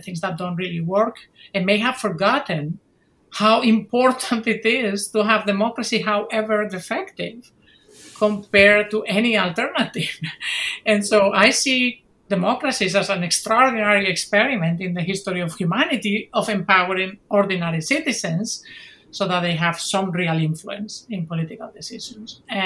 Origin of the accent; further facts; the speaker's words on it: Spain; I grew up in Franco's dictatorship in Spain and made it through the transition to democracy.